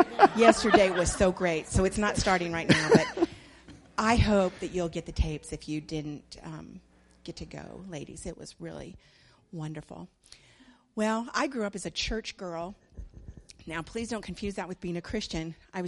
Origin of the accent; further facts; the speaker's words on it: United States; born there; And I was born in the United States, so I knew the answers to those questions.